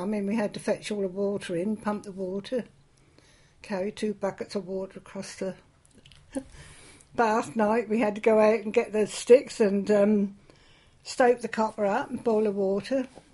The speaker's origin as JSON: {"language": "English", "town": "Burwell", "region": "East of England", "country": "United Kingdom", "tie": "born or raised there", "said": "No, I'm Burwell Inn. Yes. I was born and bred in Burwell."}